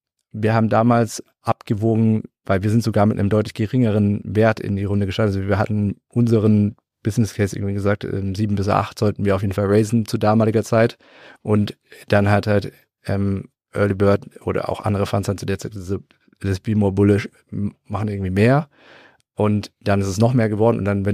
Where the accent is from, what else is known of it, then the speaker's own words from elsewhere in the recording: Swabia, Germany; Ich komme aus Schwaben. Was soll ich sagen?